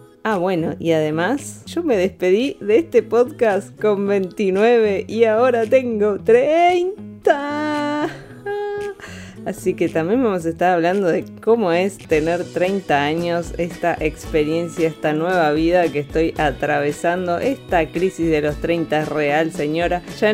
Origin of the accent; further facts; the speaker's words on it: Bariloche, Río Negro, Argentina; moved away; del otro lado del charco, en Bariloche, mi ciudad natal, está nevando como nunca en la historia